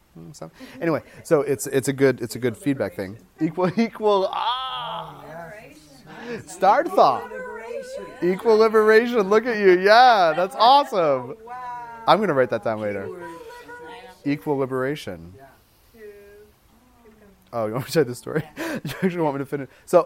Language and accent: English; Tucson, Arizona, United States; And I was like, well, I'm from Tucson. I'm just in that car.